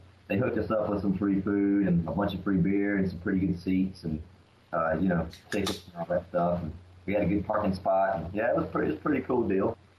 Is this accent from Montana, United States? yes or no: no; Alabama, United States; you know, I am from Alabama. I am the stereotypical Alabamian.